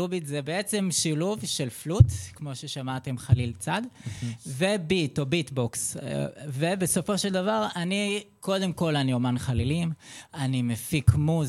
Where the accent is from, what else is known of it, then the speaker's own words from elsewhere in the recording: Tel Aviv, Tel Aviv District, Israel; now in Kfar Saba, Israel; אני במקור, אני מתל אביב. אני גרתי יותר נכון, עד לפני כחודשיים, שלושה, אני עברתי בדיוק עם בת הזוג שלי לכפר סבא. אז נולדתי בתל אביב